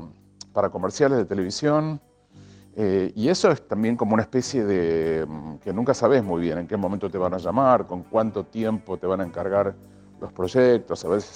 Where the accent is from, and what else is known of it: Argentina